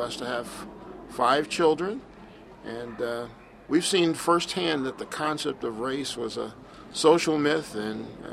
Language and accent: English; Ohio, United States; now in New York, United States; And that was basically the world we grew up in. I found out that that wasn't really the case when I moved from Ohio to New York.